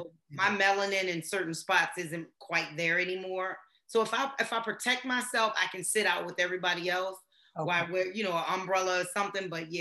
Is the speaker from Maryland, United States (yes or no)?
yes; Maryland, United States; And I'm like, oh, no, I'm from Maryland.